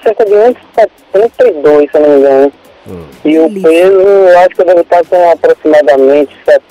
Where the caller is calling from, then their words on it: Salvador, Bahia, Brazil; Eu falo de Salvador, Bahia.